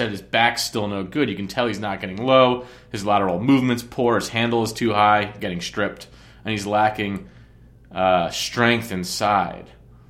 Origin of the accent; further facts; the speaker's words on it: New York, United States; born there; also born or lived in New Jersey; When I get upset, my inner Strong Islander starts coming out. I was born on Strong Island.